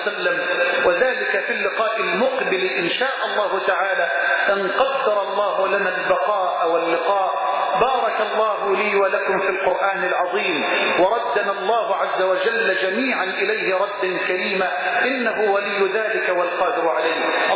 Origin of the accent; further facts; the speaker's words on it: Damo, Dakahlia, Egypt; مسجدنا الأول في قريتنا المتواضعة دموه. هذا المسجد المبارك الذي ترونه على البحر مباشرة يعاد إنشاؤه من جديد، وهو المسجد الذي تربيت فيه